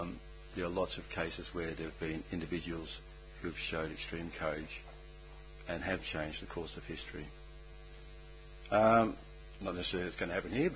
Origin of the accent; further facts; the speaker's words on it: Australia; So, I'm from the Mooning community. The Mooning people, the Far West Coast claim, is one such case which needs to be looked at.